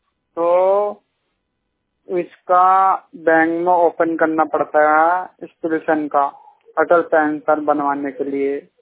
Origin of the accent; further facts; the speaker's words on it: Meerut, Uttar Pradesh, India; मैं मेरठ का रहने वाला हूँ।